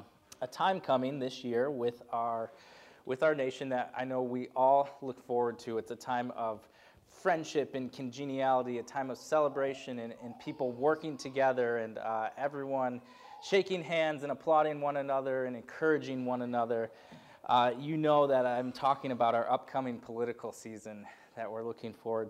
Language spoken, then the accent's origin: English; Detroit, Michigan, United States; And before that, we were in Chicago for a little while at school, and I grew up in Detroit.